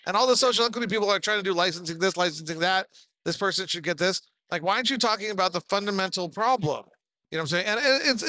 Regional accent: United States; you know, and I'm an American. I believe in free enterprise.

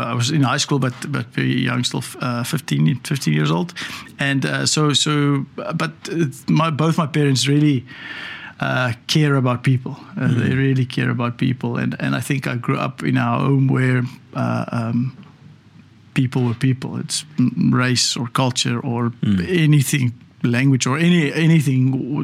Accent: Humansdorp, Eastern Cape, South Africa; Yeah, I grew up in Humansdorp, and obviously a small town.

